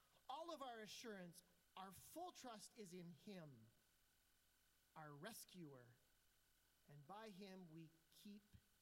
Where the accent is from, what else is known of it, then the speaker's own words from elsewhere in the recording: Michigan, United States; I grew up in West Michigan, on the other side of this lovely lake called Michigan that you're on this side of.